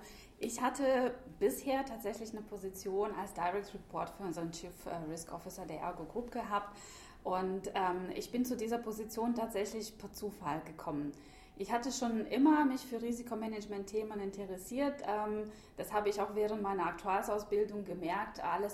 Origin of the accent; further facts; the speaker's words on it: Moldova; moved away as an adult; now in Germany; ich komme ursprünglich aus Moldawien. Das ist so ein kleines Streifenland zwischen Rumänien und der Ukraine. Ich kam 2010 als Austauschstudentin nach Deutschland.